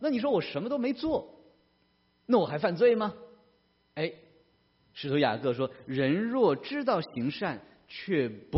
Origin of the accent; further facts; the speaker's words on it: China; 这些的翻译都不如我们中国人这个土豪两个字来得更准确